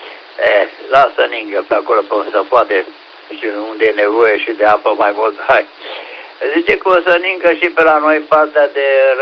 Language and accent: Romanian; Oltenia, Romania; suntem olteni.